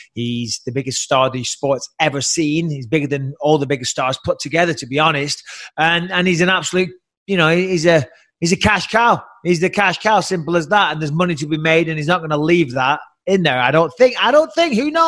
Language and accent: English; England, United Kingdom; Because I'm an English motherfucker. English, deal